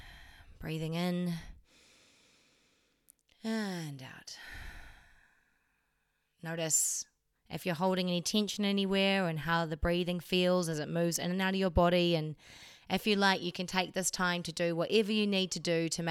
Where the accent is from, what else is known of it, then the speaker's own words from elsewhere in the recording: New Zealand; in case you haven't heard from my accent, I'm also from New Zealand.